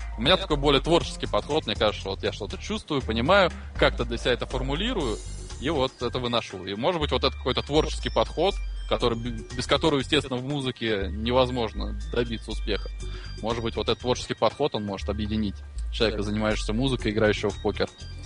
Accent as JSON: {"language": "Russian", "town": "Troitsk", "country": "Russia", "tie": "born or raised there", "said": "мы уже вот обосновались прочно в моем родном городе Троицке. Там у нас домик."}